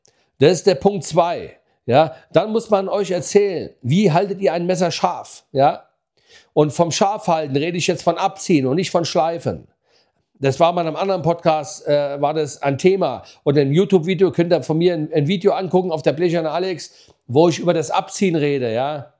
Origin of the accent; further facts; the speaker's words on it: Pohl-Göns, Hesse, Germany; Wenn ich denke, früher in dem Ort, wo ich groß geworden bin, Polgöns, ja, bei Butzbach, die Perle der Wetterau